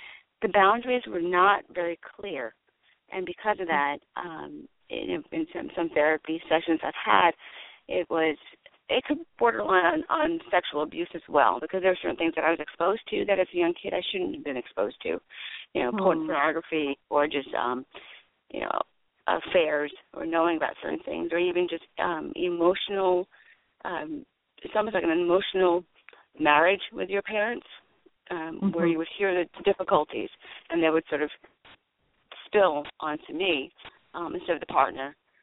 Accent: New York, United States; Well, I grew up in New York. And my father was Jewish and my mother was Puerto Rican.

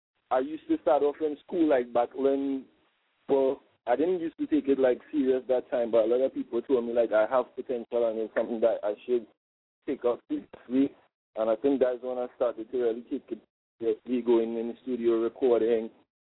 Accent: Trinidad & Tobago; I mean, although I'm from Trinidad and rapping

